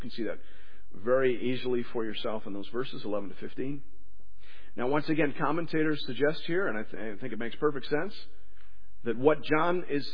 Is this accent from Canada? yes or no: yes; Canada; Because I'm Canadian, and we don't do that.